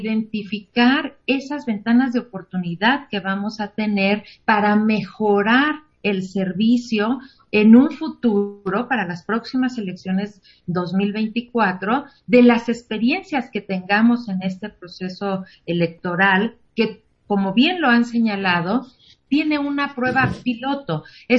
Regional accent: Mexico; realmente se presentan muchos desafíos que como sociedad mexicana y como autoridades electorales tenemos que enfrentar

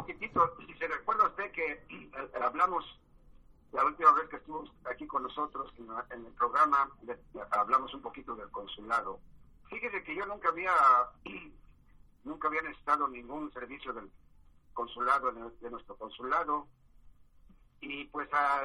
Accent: Mexico; Es primera vez en la historia de mi vida que tengo una identificación como mexicano

